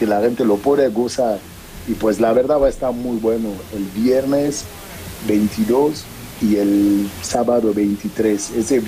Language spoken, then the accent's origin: Spanish; Mexico; Bueno, obvio, yo también soy mexicano, ¿no?